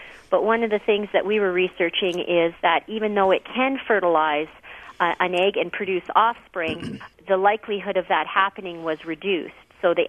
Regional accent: Canada; I'm a Canadian, and I started out at the University of Alberta in Edmonton, Alberta, Canada

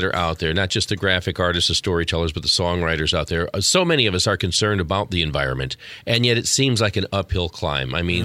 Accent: Highland, United States; I mean, when I was a kid growing up in Highland, we had a garter snake every

